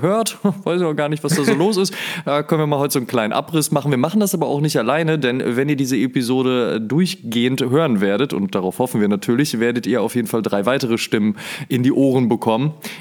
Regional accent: North Rhine-Westphalia, Germany; ich komme ja aus der Nähe vom Ruhrpott, ne? Und dementsprechend ist eigentlich der Weg nach Amsterdam gar kein so weiter.

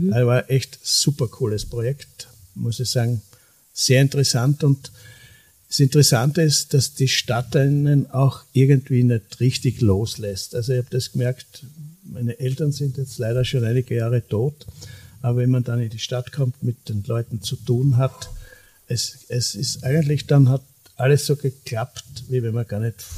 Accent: Knittelfeld, Styria, Austria; born there; ich bin in Knittelfeld ganz einfach geboren, ja, in der Sandgasse, im Arbeiterviertel, im Eisenbahnerviertel. Mein Vater war Eisenbahner und bin dann in Knittelfeld ins Gymnasium gegangen

